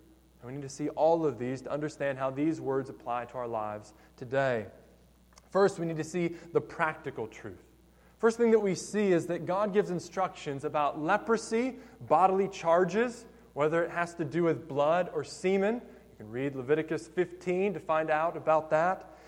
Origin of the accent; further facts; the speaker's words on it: United States; Like, I am so American in this moment.